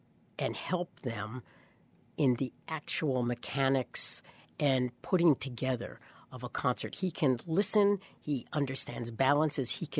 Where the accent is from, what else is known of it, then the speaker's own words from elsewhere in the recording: New York, United States; So I was concerned about that when I came back to the East Coast, but I'm a New Yorker.